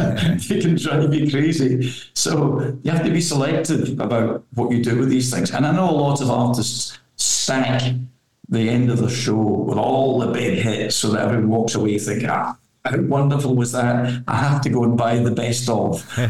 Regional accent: Glasgow, Scotland, United Kingdom; born there; It's funny, when I was born in Glasgow, a big religious divide, a bit like Northern Ireland, you know, Catholic, Protestant

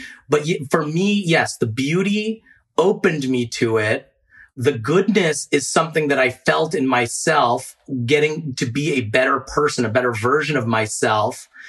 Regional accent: Maryland, United States; But growing up in Maryland, where at least at that time, it was still a very Catholic state, very Catholic community, all of our friends were Catholics.

